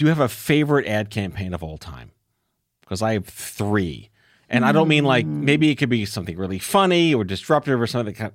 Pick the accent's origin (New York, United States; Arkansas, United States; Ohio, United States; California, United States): New York, United States; Staten Island; So I grew up on Staten Island, which is all Jewish and Italian, like one Greek person who became my really good friend.